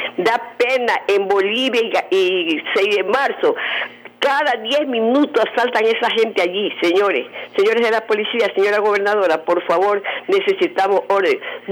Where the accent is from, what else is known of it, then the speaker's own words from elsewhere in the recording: Guayaquil, Guayas, Ecuador; yo no estoy por nadie, yo soy guayaquileña